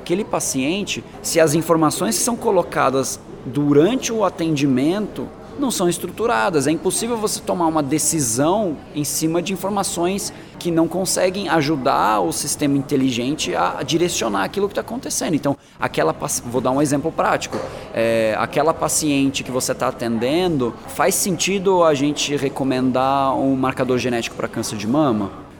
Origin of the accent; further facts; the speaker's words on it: São Paulo, Brazil; also born or lived in Germany; Eu nasci na Alemanha, mas vim cedo pro Brasil, torci pro Brasil na Copa, torci pro time errado. Eu vim para São Paulo para estudar, eu fui criado no interior